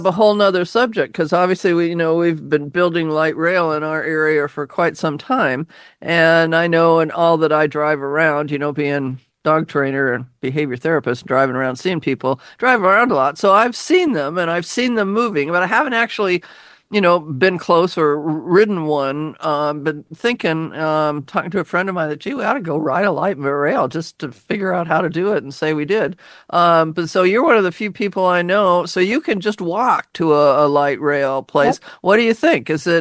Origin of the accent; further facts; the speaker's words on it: Laurelhurst, United States; in growing up in Laurelhurst, I mean, we walked to school for grade school, and then in junior high and high school, we carpooled and didn't do buses.